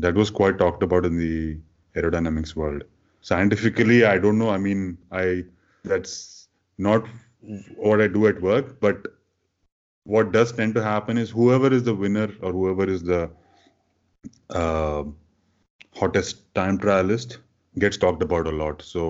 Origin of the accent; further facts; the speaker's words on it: Hyderabad, Telangana, India; And then he moved to Hyderabad. And Hyderabad is my hometown. I was living there at that time.